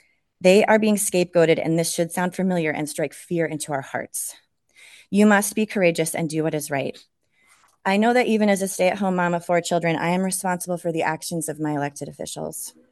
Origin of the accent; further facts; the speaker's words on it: Corning, New York, United States; I am a constituent from Corning, New York.